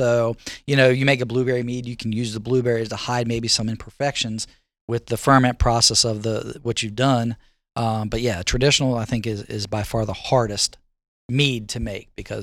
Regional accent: Delaware, United States; And I grew up in Delaware.

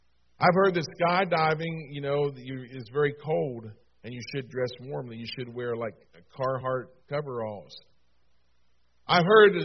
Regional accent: Maryland, United States; Of course, I was from Maryland, so I was a Yankee for sure.

